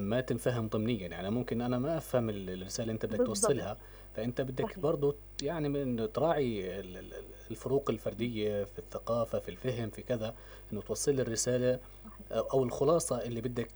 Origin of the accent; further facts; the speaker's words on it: Gaza Strip, Palestine; اللي بقدمها بعض النماذج عندنا في غزة اللي هي يعني ماسخة على الآخر